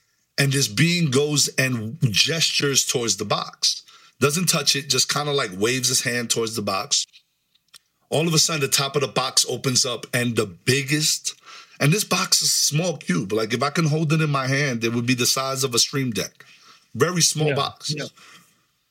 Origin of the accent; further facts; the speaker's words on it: New York City, New York, United States; I'm like, I'm from the Bronx.